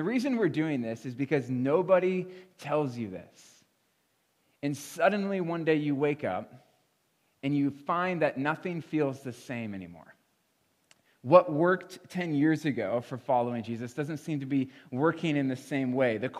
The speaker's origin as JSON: {"language": "English", "town": "Bellevue", "country": "United States", "tie": "born or raised there", "said": "In the end, it led me right back to my hometown of Bellevue, and I moved back here at 22 years old as a young adult."}